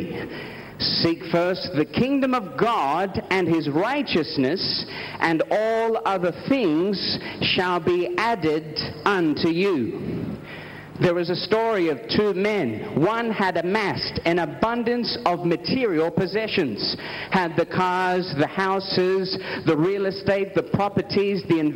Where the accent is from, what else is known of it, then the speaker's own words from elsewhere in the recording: Australia; I am from Australia.